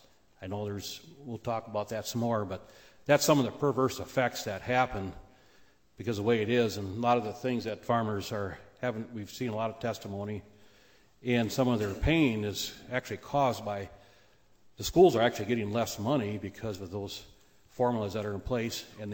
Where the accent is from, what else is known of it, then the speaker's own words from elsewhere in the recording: Minnesota, United States; again, I'm from Mower County. We farm right on the state line